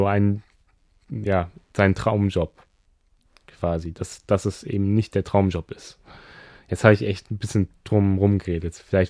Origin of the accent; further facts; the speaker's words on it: Germany; weil ja, wir als Deutsche ja auch relativ vergleichsweise gut Englisch können.